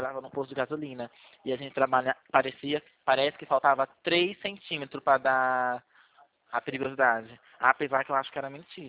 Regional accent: Limeira, São Paulo, Brazil; eu sou aqui de Limeira.

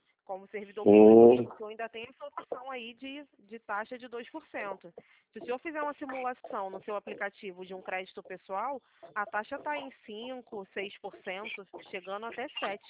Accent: Rio de Janeiro, Brazil; also born or lived in Bahia; Na verdade, eu sou baiana, né? Moro no Rio

